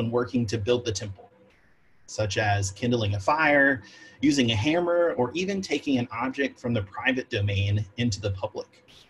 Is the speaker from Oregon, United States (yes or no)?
no; Alabama, United States; Growing up in Alabama meant that even local government laws and ordinances also sought to keep the Sabbath holy by outlawing dominoes and card games on Sunday.